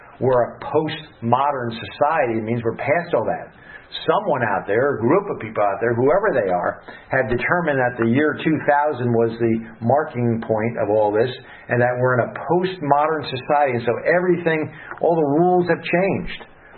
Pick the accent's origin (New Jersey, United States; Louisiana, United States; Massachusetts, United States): New Jersey, United States; I'm from the Jersey Shore. You look at the Jersey Shore and people are always reading on the beach.